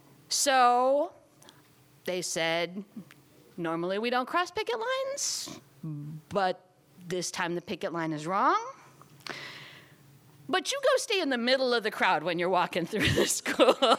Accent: Milwaukee, Wisconsin, United States; I'm from Milwaukee, as I suspect a lot of you are. And I'm a proud product of the Milwaukee public school system.

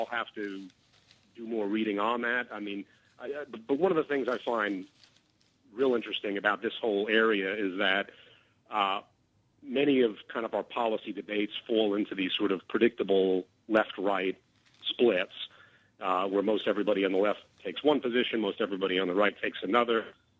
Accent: Northeast, United States; And then for me, I mean, I'm from the Northeast, and I mean, it is a nightmare to get stuck on one of those bridges for an extended period of time.

